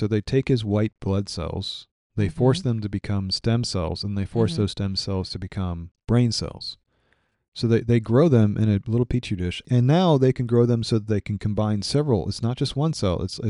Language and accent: English; United States; because I am an American to my core